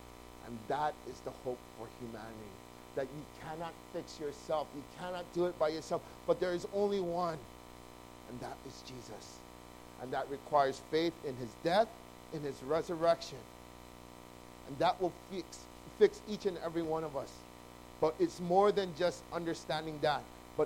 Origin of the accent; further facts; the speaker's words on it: Hawaii, United States; I'm Korean. I was born and raised in Hawaii.